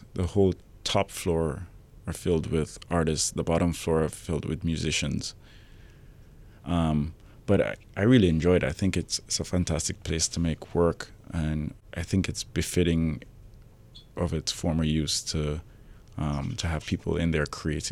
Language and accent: English; Jamaica; moved away as an adult; now in United States; I grew up in Jamaica. I was there until it was time to go to college, and I had the opportunity to come to the U.S.